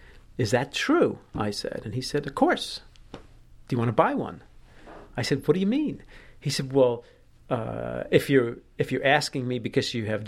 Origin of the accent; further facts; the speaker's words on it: Newark, New Jersey, United States; When I grew up in Newark, New Jersey. Maybe I was one of the last white guys out of Newark, New Jersey.